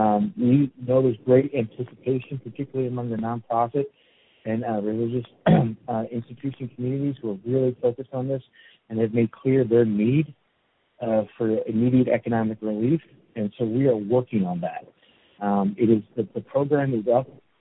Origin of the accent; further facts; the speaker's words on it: New York, United States; I'm originally from New York. I'm from a large Catholic family.